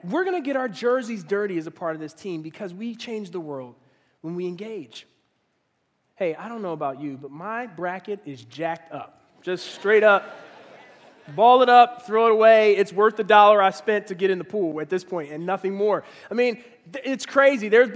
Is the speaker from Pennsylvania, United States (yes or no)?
yes; Philadelphia, Pennsylvania, United States; I'm originally from Philadelphia, so I have to put Rocky on the list.